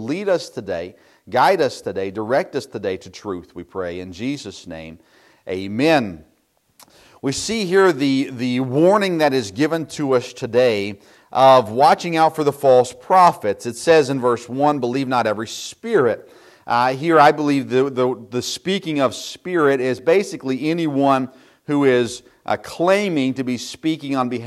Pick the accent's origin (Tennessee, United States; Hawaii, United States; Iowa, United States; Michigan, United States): Tennessee, United States; I grew up in the South, of course, in Tennessee, and there's a lot of over-emotional churchgoers.